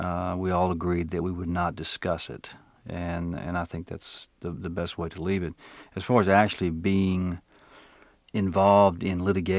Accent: Crenshaw, Mississippi, United States; also born or lived in Black Oak, Arkansas; I was born in Black Oak, Arkansas, on a farm. We were cotton farmers. And I lived there for the first 6 years of my life. And then we decided to leave the farm because it was a pretty rough life. We moved to Crenshaw

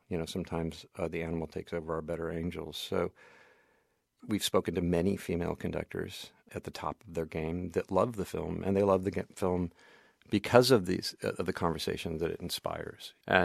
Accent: Portland, Oregon, United States; I was from Portland, Oregon, and Portland, Oregon, was sort of a required stop in a dying art form.

